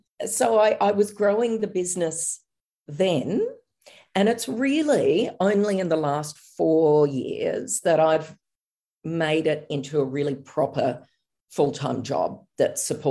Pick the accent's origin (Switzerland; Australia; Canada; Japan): Australia; Perth, Western Australia; I grew up in Perth and did work experience in a jewellery workshop.